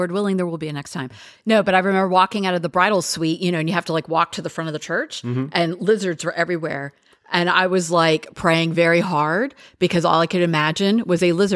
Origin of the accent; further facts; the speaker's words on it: Miami, Florida, United States; now in Jacksonville, United States; So I was born and raised in Miami. And then because I was a therapist and didn't know any Spanish, I moved to Jacksonville.